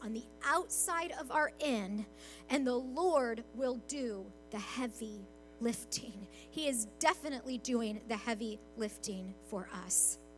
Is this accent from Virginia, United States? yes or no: no; Arizona, United States; We're from Arizona.